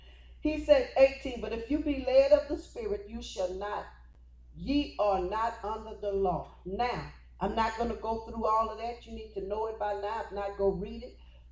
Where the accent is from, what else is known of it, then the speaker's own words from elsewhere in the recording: Louisiana, United States; because you know I was one from Louisiana.